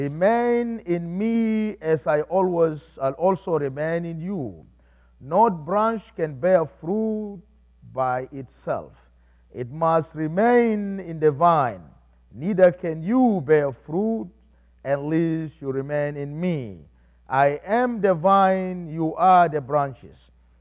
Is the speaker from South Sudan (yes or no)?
yes; South Sudan; growing up in South Sudan, I always love to eat fruit.